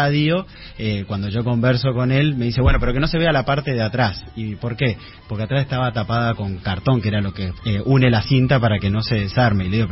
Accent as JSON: {"language": "Spanish", "region": "Buenos Aires", "country": "Argentina", "tie": "born or raised there", "said": "Yo soy oriundo de Buenos Aires."}